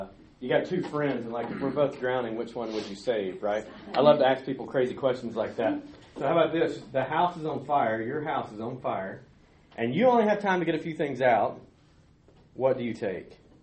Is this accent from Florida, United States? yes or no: no; Montgomery, Alabama, United States; also born or lived in South Carolina / West Texas; I grew up in Montgomery. I've lived around South Carolina, West Texas with some of my friends here. And then recently, 3 years ago, moved back to preach there.